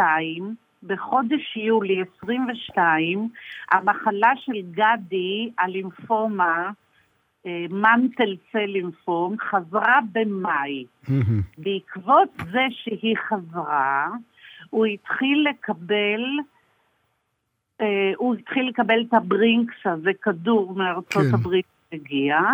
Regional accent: Nir Zvi, Central District, Israel; אני ממושב ניר צבי

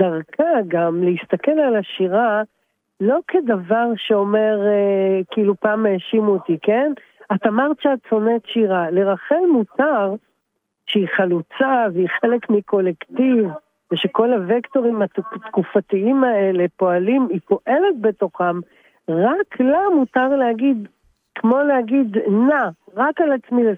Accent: Tiberias, Northern District, Israel; born there; אני נולדתי אגב בטבריה.

